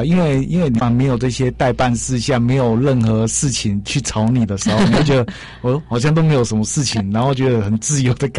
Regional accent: Pingtung County, Taiwan; 我屏东人。

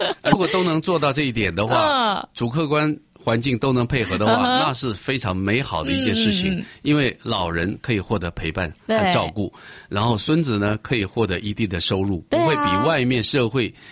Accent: Taiwan; 我们台湾这边

